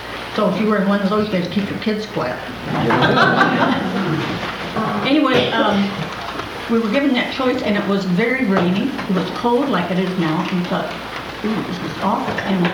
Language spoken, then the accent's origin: English; Rock Island, Illinois, United States; from Rock Island, Illinois